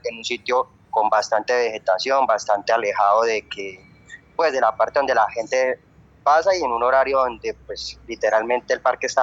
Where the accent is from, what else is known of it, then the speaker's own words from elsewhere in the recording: Bucaramanga, Santander, Colombia; Yo también soy de acá de Bucaramanga.